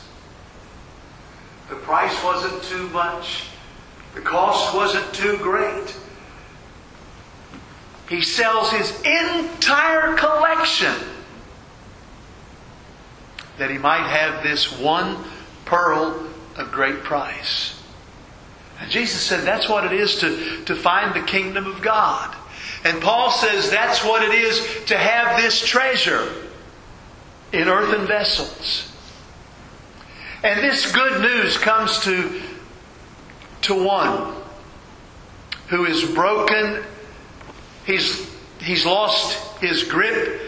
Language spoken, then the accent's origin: English; Oakland, Maryland, United States; I'm from Oakland, Maryland. I grew up in Oakland, Maryland, about 2 hours south of Pittsburgh.